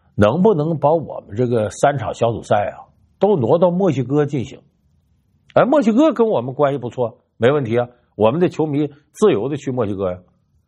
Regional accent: Northeast China, China; 用我们东北老家的话，这支球队不省心呢。

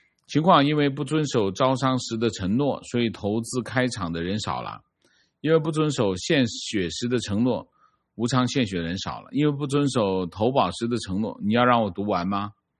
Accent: Guangdong, China; accent: Cantonese; 我们广东话叫牙忍，

